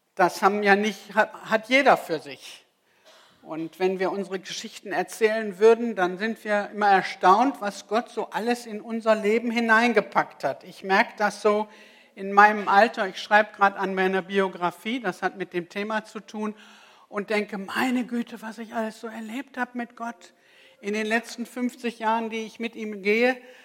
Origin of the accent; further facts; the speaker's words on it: North Rhine-Westphalia, Germany; wir sagen ja hier im Niederrhein oder ich komme aus dem Ruhrgebiet, so schwer von Kapé, ne?